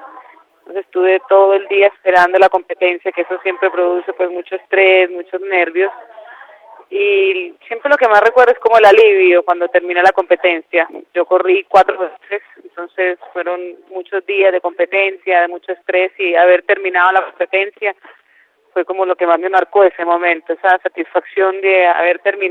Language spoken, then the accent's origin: Spanish; Colombia; now in Chile; Y yo voy a Colombia por lo menos 2 veces al año, por lo general. Mi familia vive allá, mi mamá, mis hermanas, mis tíos, así que pues yo soy colombiana de todo corazón.